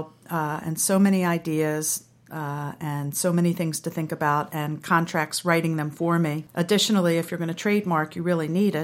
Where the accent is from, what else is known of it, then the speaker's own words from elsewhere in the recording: Baltimore, Maryland, United States; I'm a fourth generation Baltimorean on one side and first generation Baltimorean on another.